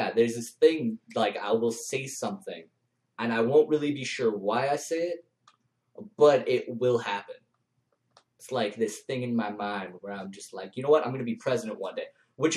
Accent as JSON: {"language": "English", "region": "Virginia", "country": "United States", "tie": "born there", "said": "No, I was born in Virginia."}